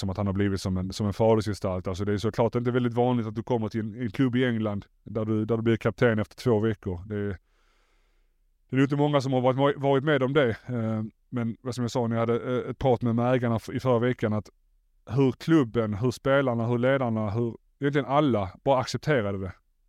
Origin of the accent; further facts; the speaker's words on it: Malmö, Skåne, Sweden; moved away as an adult; när jag flyttade från Malmö var jag 22 år gammal. Jag bodde hemma hos mina föräldrar